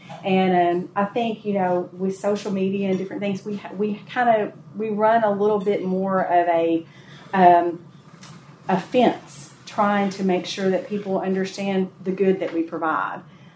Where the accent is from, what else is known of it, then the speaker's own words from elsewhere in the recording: United States; I'm originally from Caldwell County. The last 15 years, I've lived in Troy County